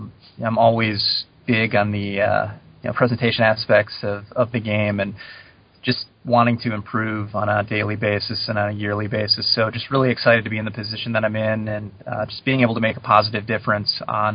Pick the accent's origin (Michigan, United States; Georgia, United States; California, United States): Michigan, United States; I'm from Michigan, actually a suburb of Detroit, so big Michigan State guy.